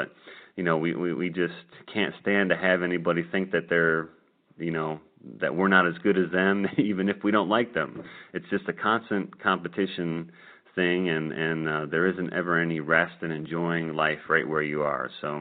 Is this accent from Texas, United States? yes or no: no; Detroit, Michigan, United States; But I grew up in the Detroit area